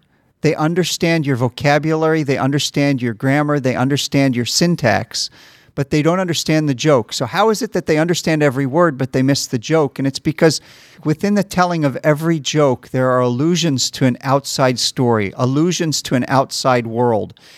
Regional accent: United States; moved away; I grew up in the United States. I immigrated later

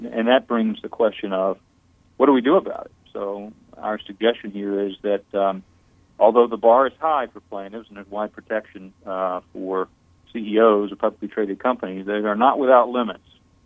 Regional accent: North Carolina, United States; within a couple of weeks of my home state, North Carolina, passing there, bathroom bill HB 2

